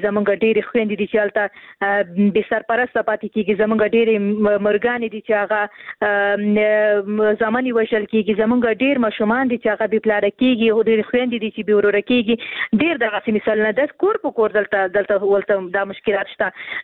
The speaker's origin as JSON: {"language": "Pashto", "region": "Khost", "country": "Afghanistan", "said": "ورور زه هم د خوست یم"}